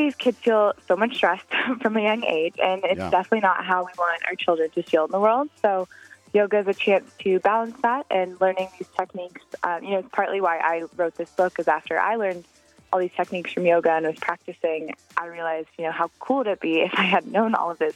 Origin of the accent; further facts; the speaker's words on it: Seattle, Washington, United States; I grew up in Seattle, and I feel the most connected to the world